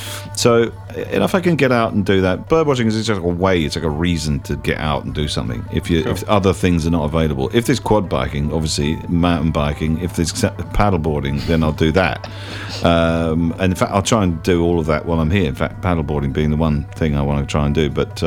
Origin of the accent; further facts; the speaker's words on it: Bath, South West England, United Kingdom; inviting me to the university in Bath, my hometown.